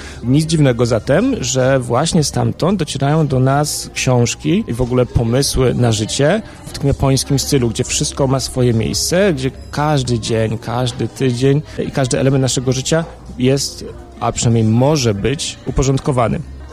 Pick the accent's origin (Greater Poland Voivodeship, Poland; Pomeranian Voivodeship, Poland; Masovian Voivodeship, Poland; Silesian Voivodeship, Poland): Masovian Voivodeship, Poland; Warsaw; pochodzę z Warszawy, ale od ponad dekady już korzystam z uroków podlaskiej wsi, gdzie się przeprowadziłem wraz z żoną.